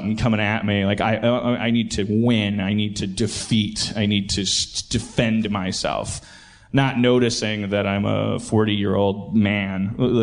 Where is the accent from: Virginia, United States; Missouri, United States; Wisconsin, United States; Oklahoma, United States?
Wisconsin, United States; Milwaukee; accent: Milwaukee; like 85% of the time, would you hear my little Milwaukee accent? Most of the time, Pittsburgh's bringing it out of me.